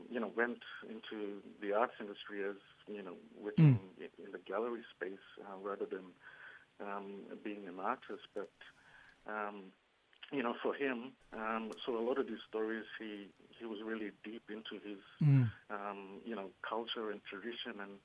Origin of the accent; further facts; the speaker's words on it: Murray Island, Queensland, Australia; now in Cairns, Australia; I'm from Murray Island, eastern Torres Strait, and I'm based in Cairns